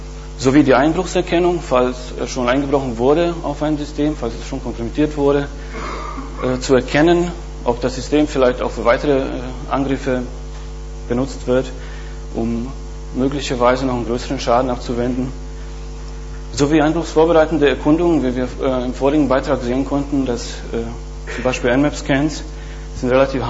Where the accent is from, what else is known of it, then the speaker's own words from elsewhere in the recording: Bosnia & Herzegovina; Ich komme aus Bosnien, falls Sie sich über meinen Namen wundern